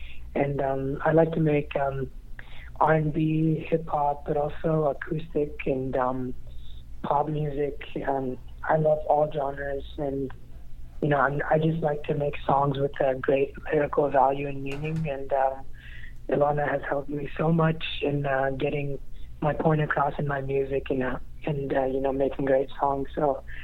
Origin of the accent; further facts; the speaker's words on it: California, United States; I'm an artist from California.